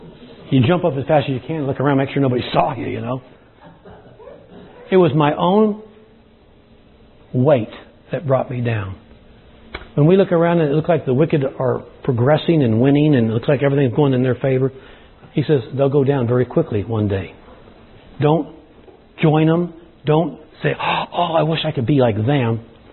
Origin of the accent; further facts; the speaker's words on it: California, United States; I grew up in California. There's no slippery places that I know of out there.